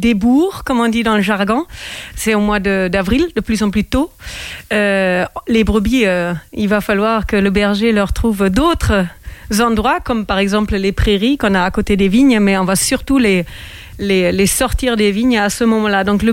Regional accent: Germany; French is a second language; now in France; Et donc oui, j'ai grandi en Allemagne

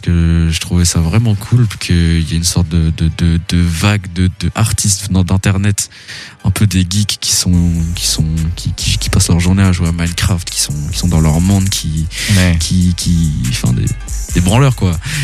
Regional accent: Pays de la Loire, France; Je me suis beaucoup baladé. J'ai grandi en Vendée. Je suis resté un an à Nantes.

